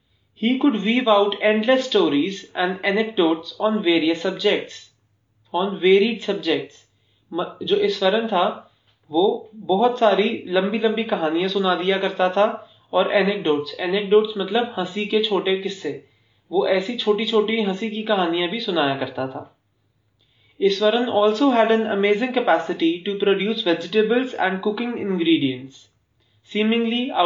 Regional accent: Delhi, India; और मैं दिल्ली का रहने वाला हूं।

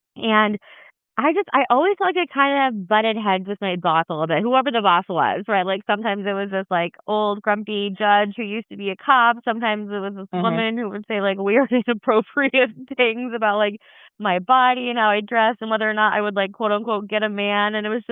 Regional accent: Iowa, United States; also born or lived in Argentina / Canada; I'm originally from Iowa. I've actually lived all over the place, though, like from Argentina to Canada.

